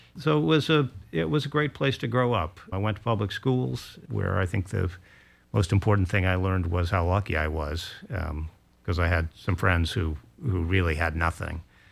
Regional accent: Portland, Oregon, United States; I grew up in rural Portland, a small community that feels very much like Vashon does now.

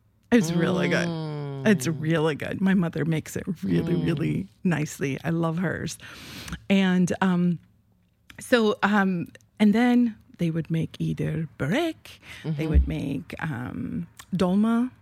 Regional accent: Turkey; when I was growing up in Turkey, which is about almost, 4 decades ago, there was no, because it's a Muslim-oriented country, so there was no Christmas.

